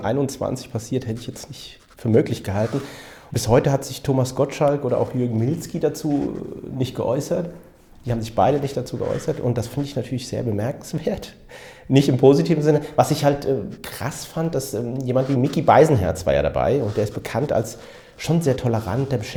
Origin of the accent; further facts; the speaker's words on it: Frankfurt, Hesse, Germany; ich bin gebürtiger Frankfurter mit pakistanischen Wurzeln